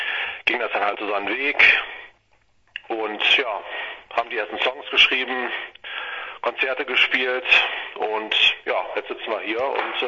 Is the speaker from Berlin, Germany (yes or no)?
no; North Rhine-Westphalia, Germany; wir kommen ja aus dem Bergischen und haben uns ja quasi in Linde gegründet